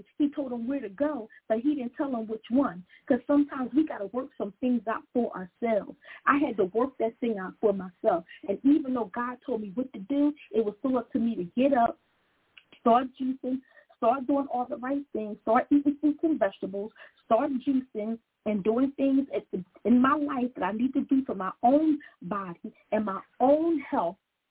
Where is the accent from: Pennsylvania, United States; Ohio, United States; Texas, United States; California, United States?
Pennsylvania, United States; Philadelphia; and I know I'm from Philly, and I love it